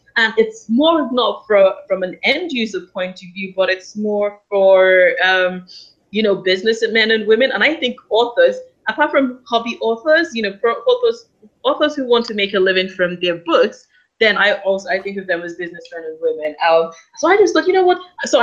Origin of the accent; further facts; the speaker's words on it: Nigeria; I'm Nigerian, so you can imagine in Nigeria, there are, what, close to 200 million people.